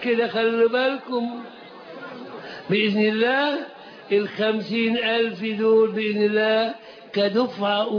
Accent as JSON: {"language": "Arabic", "town": "Suez", "region": "Suez Governorate", "country": "Egypt", "said": "وانت ابن السويس بس ولا ابن مصر؟ قلت له لا انا ابن مصر كلها."}